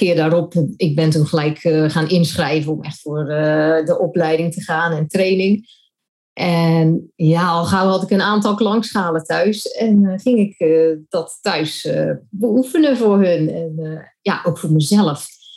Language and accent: Dutch; Terneuzen, Zeeland, Netherlands; born there; now in Roosendaal, Netherlands; Ik ben geboren in Terneuzen, dus een Zeeuwse. Nu woonachtig in Roosendaal. En ik ben gewoon opgegroeid, het gezin met een zusje.